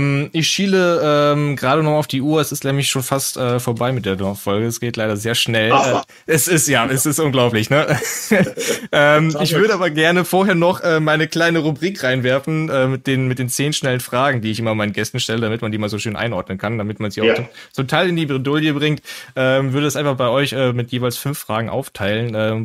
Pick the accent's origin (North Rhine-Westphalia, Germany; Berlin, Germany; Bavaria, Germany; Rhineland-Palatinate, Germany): North Rhine-Westphalia, Germany; Cologne; Ich als Kölner lass auch nur diese Antwort zu.